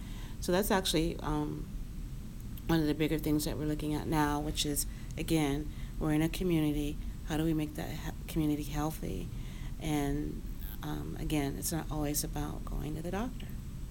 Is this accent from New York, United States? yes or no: no; Oakland, California, United States; also born or lived in El Cerrito; now in Vallejo, United States; I am from Oakland, California, and lived in Oakland, California, and when I was a kid, moved to El Cerrito, and I now live in Vallejo, California. So I am a Bay Area native.